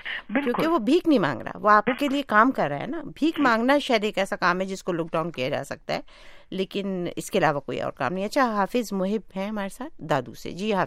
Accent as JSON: {"language": "Urdu", "country": "Pakistan", "lives_now": "Canada", "said": "مطلب میں تو خود ظاہر ہے آپ بھی وہاں کی ہیں, میں بھی وہاں کی ہوں, ہمیں کئی سال ہو گئے"}